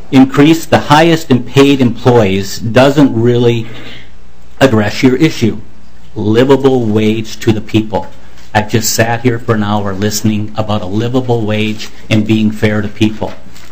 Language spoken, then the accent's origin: English; Lake Elmo, Minnesota, United States; We're both from Lake Elmo.